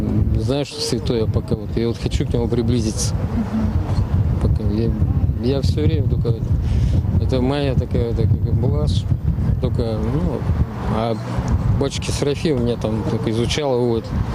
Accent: Uray, Khanty-Mansi Autonomous Okrug, Russia; Я из Ханты-Мансийского округа, город Урай.

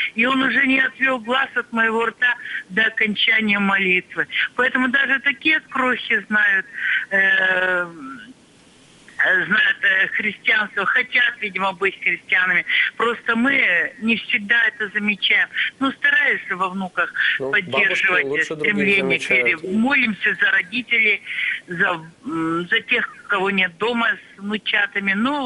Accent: Sverdlovsk Oblast, Russia; я из Свердловской области.

